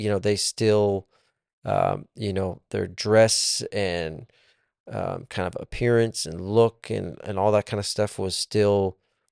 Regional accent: Minnesota, United States; the university, Minnesota State, which is my alma mater, which is also my hometown.

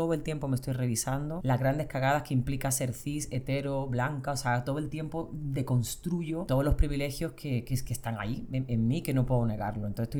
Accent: Andalusia, Spain; accent: Andalusian; como soy del sur de España, yo no sé, que siempre la gente del sur nos queremos menos, aunque sea europea, pero soy andaluza y cuando estoy allá me lo hacen sentir un montón por mi acento, que no es el castellano correcto. Yo me defino como activista andaluza

